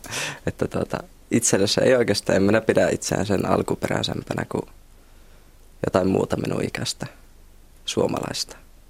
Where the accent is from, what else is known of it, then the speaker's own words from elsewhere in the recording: Lapland, Finland; mä oon Lapista.